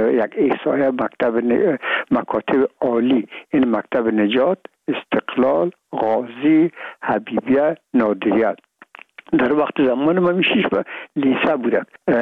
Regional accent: Afghanistan; من و بسیاریشان در این افغانستان تولد نشدن در یک ممله کشور دیگه بودن و میگم ما افغان هستیم

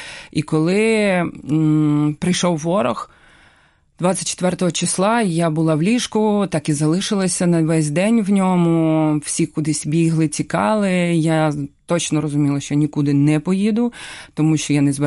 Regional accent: Kyiv, Ukraine; Так я потрапила в Київ, це моє рідне місто, і мені тут краще, тому що вдома, тому що свої люди.

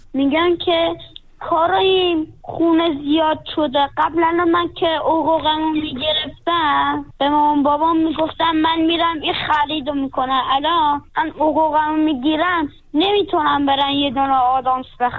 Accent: Afghanistan; born there

